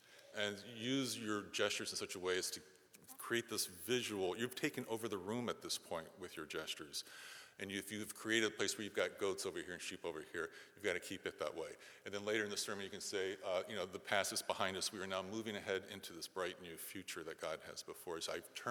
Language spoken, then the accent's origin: English; New York, United States; it helped that I grew up on Long Island in a community filled with Italians who taught me how to use your hands when you talk.